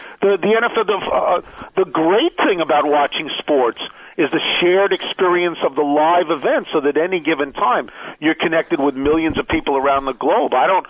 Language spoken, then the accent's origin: English; New York, United States; I bring to it not just the growing up on Long Island, where these people would have lived in Westchester, Jersey, or Long Island